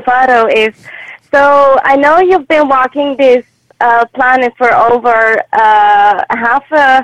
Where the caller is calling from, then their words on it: Netherlands; I'm calling from the Netherlands.